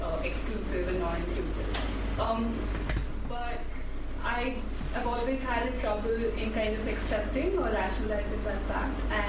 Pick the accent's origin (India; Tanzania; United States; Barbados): India; Okay, so I'm from India